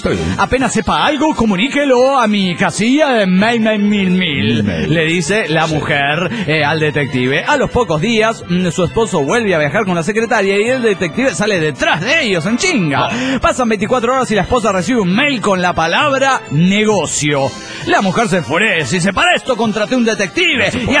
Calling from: Puerto Ordaz, Bolívar, Venezuela; de Puerto Ordaz, Venezuela.

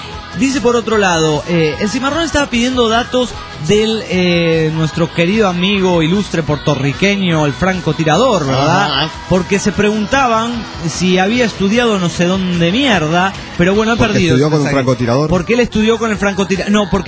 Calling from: Uruapan, Michoacán, Mexico; de Urbán, México.

